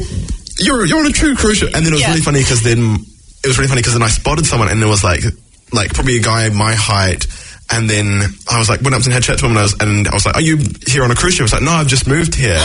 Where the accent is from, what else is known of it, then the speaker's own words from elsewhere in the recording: Jamaica; as proud as I am as a Jamaican